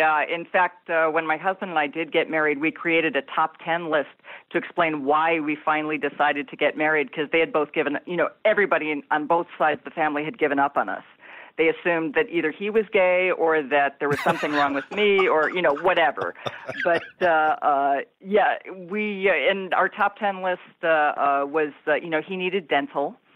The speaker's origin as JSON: {"language": "English", "town": "Chicago", "region": "Illinois", "country": "United States", "tie": "born or raised there", "lives_now": "Los Angeles, United States", "said": "Well, you have to understand that I was born and raised in Chicago and then I moved to Los Angeles. So I've never done the small town thing."}